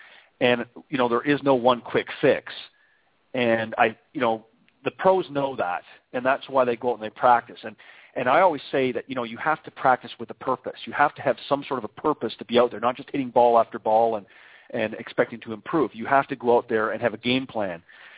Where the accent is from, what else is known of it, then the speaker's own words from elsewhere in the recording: Canada; I'm obviously originally from Canada, and we have a very limited golf season